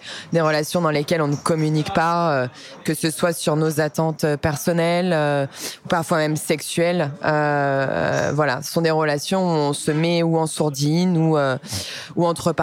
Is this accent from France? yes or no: yes; Lyon, Auvergne-Rhône-Alpes, France; j'ai 29 ans, je suis lyonnaise, hypnothérapeute.